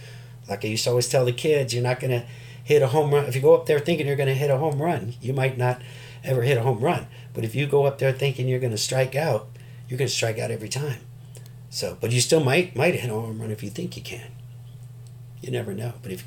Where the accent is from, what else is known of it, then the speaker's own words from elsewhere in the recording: San Francisco, California, United States; And growing up in San Francisco, you know, we've even had a few here lately.